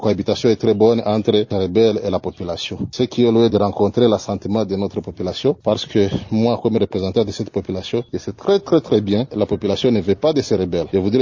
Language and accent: French; Rutshuru, North Kivu, DR Congo; La population qui sont restée chez nous à Rutshuru n'avait plus de choix, ne savait pas où aller.